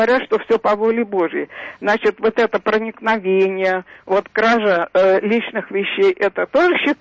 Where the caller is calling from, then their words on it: Moscow, Russia; из Москвы.